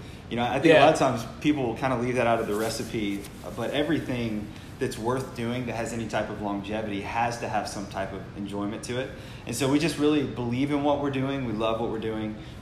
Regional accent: Florida, United States; also born or lived in Gainesville, Florida / Tennessee; first off, I was born in Gainesville, Florida. Go Gators.

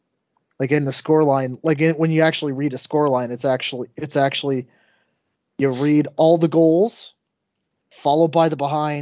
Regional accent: Canada; They call them behinds, but we're Canadian. We all know they're rouges.

